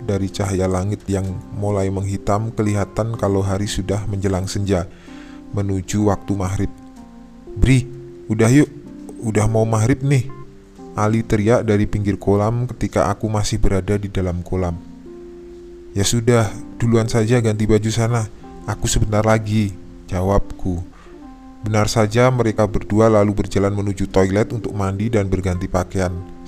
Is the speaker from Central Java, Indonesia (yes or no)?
no; Cilegon, Banten, Indonesia; satu-satunya kolam renang umum yang ada di kota masa kecil aku dulu, di Cilegon.